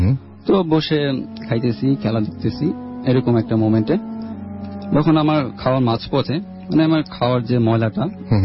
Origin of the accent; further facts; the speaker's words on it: Dhaka, Dhaka Division, Bangladesh; আমি এসেছি পুরান ঢাকার মিলবারেক আলমগঞ্জ থেকে।